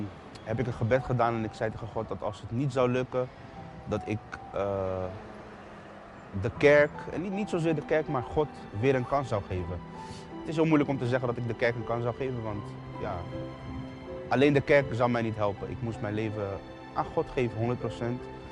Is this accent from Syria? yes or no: no; The Hague, South Holland, Netherlands; Ik kom uit Den Haag. Ik heb een goede jeugd gehad.